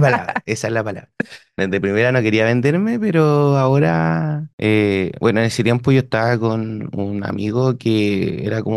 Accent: Osorno, Los Lagos, Chile; soy de Rahue Alto.

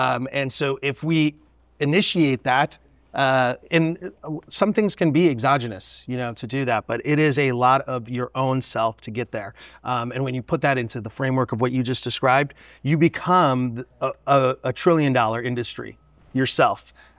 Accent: Cleveland, Ohio, United States; I'm from Ohio. I was born and raised in Cleveland.

